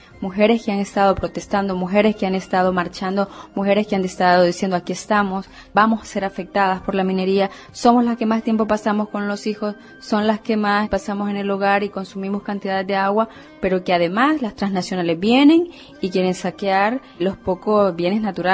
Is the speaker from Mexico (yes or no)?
no; Cabañas, El Salvador; Vengo de una comunidad que está al norte, en el departamento de Cabañas, una comunidad que en la época de la guerra fue desplazada y que luego tuvo que repoblar. Soy de la generación que nació en los campamentos.